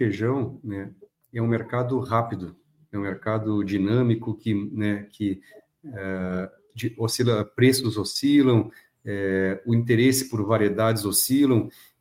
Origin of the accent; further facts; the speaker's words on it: Rio Grande do Sul, Brazil; moved away as an adult; now in Cristalina, Brazil; Marcelo, eu sou natural do Rio Grande do Sul, né